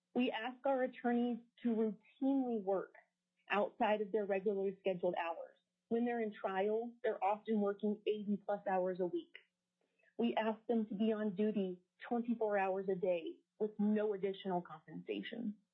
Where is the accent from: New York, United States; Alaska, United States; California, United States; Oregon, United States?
Alaska, United States; Anchorage; I am from Anchorage.